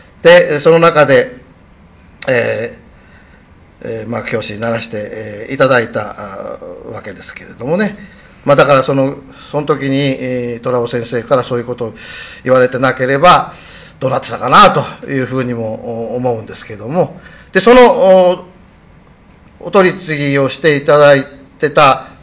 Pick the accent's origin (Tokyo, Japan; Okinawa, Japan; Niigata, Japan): Tokyo, Japan; born there; 父と母が夫婦養子に入って私がそこに生まれるわけであります